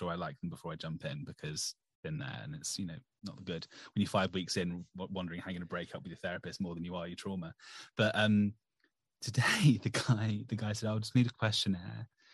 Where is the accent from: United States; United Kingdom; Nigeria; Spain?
United Kingdom; I'm a Brit. That's the only benefit for living in this godforsaken island.